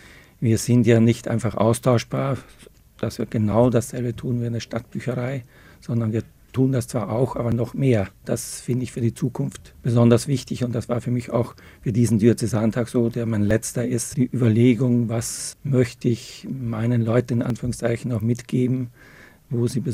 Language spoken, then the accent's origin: German; Austria; moved away as an adult; now in Germany; Ja, ich komme ja aus Österreich und habe von den Rheinländern, wo ich jetzt ja gut 35 Jahre hier lebe, eine Menge gelernt